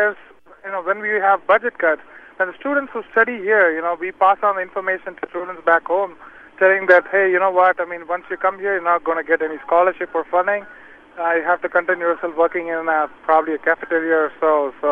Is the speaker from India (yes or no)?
yes; India; now in United States; I'm actually from India, and I did my master's here in the United States.